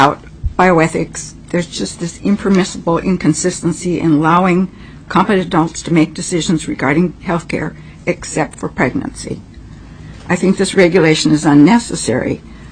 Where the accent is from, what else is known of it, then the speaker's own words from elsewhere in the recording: Alaska, United States; I was born and raised in Alaska, but I worked in Seattle for the Centers for Medicaid and Medicaid Services for a number of years.